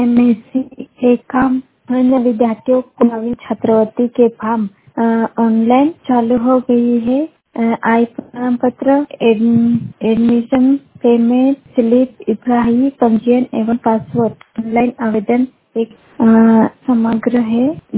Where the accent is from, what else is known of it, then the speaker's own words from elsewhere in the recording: Andrada, Madhya Pradesh, India; मैं बड़वानी जिले के अंदराड़ा के निवासी हूँ।